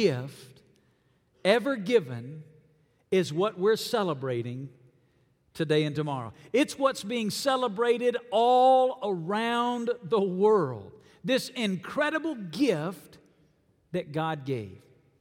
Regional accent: Alabama, United States; I was born and raised in Alabama. And when you grow up in Alabama, you can't help but love the Alabama Crimson Tide.

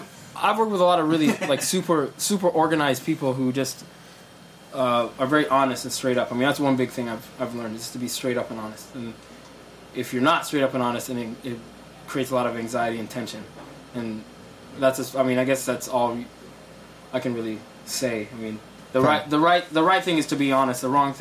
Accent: Sudan; now in New York, United States; I was living in Ohio. I'm originally from Sudan.

